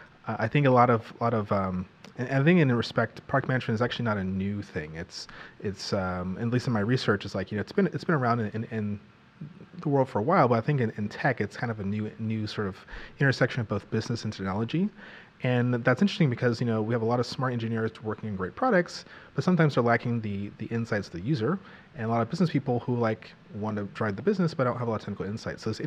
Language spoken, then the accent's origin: English; Los Angeles, California, United States; Myself, I grew up in Los Angeles, California.